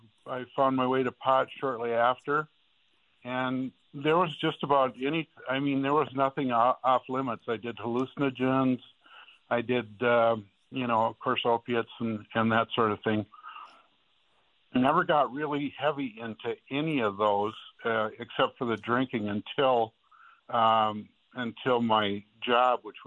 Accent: Brainerd, Minnesota, United States; I grew up in Brainerd in a very nice family. Grew up, was Catholic, went to parochial school

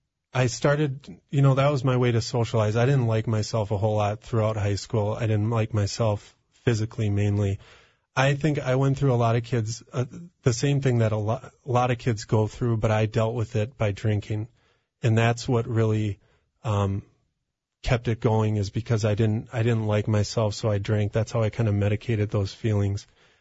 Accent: White Bear Lake, Minnesota, United States; Well, I grew up in White Bear Lake. I'm the youngest of six.

